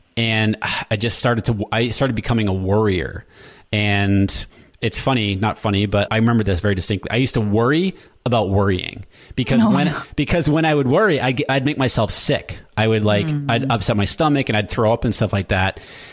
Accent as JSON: {"language": "English", "town": "Hampton", "region": "New Hampshire", "country": "United States", "tie": "born or raised there", "said": "So I grew up in Hampton, New Hampshire, and the high school had 1,300 people in it total. That was huge for my town."}